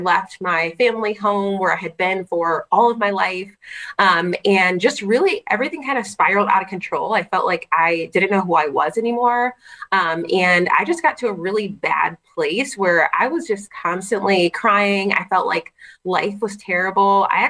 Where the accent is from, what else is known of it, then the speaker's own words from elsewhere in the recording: Connecticut, United States; I grew up in Connecticut. And so that was like the closest city to us.